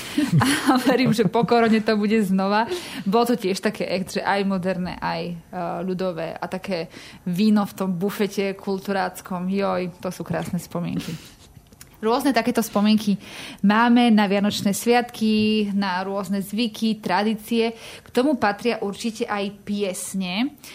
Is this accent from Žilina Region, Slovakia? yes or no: yes; Rajecká Lesná, Žilina Region, Slovakia; Ja teda pochádzam tiež z malej dedinky z Rajeckej Lesnej v okrese Žilina.